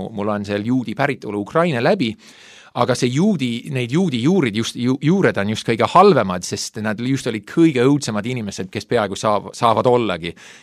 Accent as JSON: {"language": "Estonian", "town": "Winnipeg", "region": "Manitoba", "country": "Canada", "tie": "born or raised there", "also_born_or_lived": "Toronto", "said": "ma sündisin Kanadas, Toronto linnas, kasvasin üles Winnipegi linnas, mis on umbes Kanada keskel"}